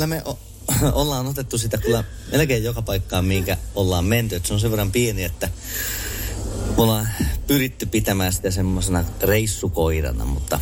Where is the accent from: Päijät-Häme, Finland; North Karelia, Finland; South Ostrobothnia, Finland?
South Ostrobothnia, Finland; Kauhajoki; born there; now in Laihia, Finland; Kauhealta mä olen syntynyt ja asun Laihialla.